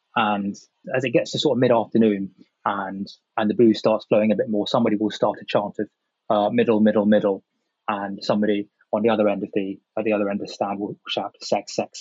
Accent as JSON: {"language": "English", "region": "London", "country": "United Kingdom", "tie": "born or raised there", "said": "I grew up in West London."}